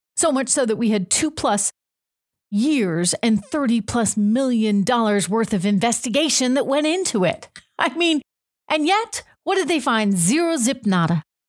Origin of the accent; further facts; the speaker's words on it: United States; But hey, look, I'm an American. And last I checked, I still have a First Amendment. We Americans, we care about truth.